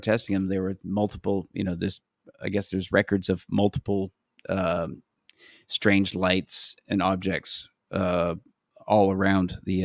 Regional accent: Canada; I'm from Canada.

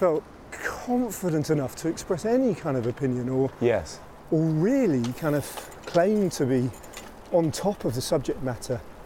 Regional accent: Bedford, East of England, United Kingdom; born or raised there

